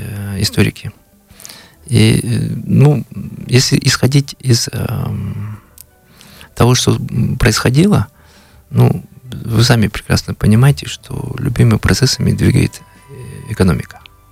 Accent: Kalmykia, Russia; которые узнавали, что я из Калмыкии

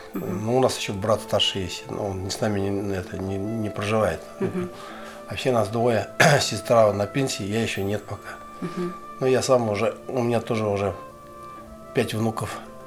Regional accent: Zakamensk, Buryatia, Russia; born there; старшая сестра родилась, уехали в Закаменск. Я родился уже в Закаменске в 60-м году.

